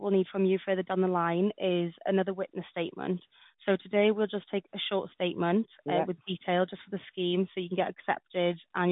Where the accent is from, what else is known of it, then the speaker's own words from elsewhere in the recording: Wales, United Kingdom; I'm also Welsh, so it doesn't help.